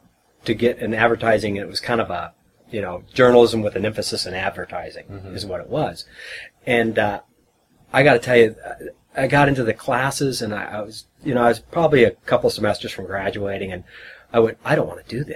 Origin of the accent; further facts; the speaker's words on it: San Bernardino, California, United States; I grew up, born and raised in San Bernardino, which is still Southern California, but we always call it the other side of the tracks.